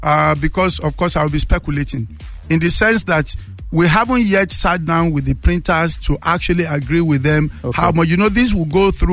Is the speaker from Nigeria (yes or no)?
yes; Nigeria; I grew up in Nigeria. All through my primary and secondary education, I carried coins to school.